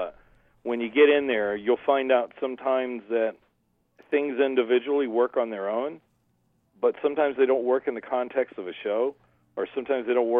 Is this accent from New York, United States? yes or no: yes; New York, United States; I mean, I grew up in New York, so my first love was the Giants.